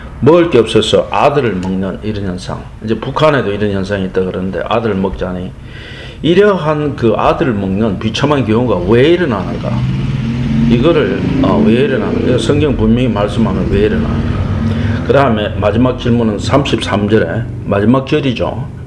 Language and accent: Korean; South Korea; 제가 하나님에서 그 한국인을 태어나게 하시고 또 한국에서 교육받도록 하였으므로 우리 한국어를 합니다.